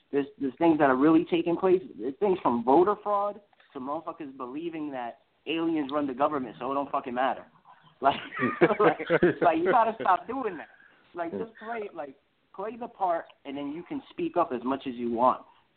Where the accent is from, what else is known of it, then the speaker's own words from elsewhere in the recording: New York, United States; I think as a New Yorker, you see that the most.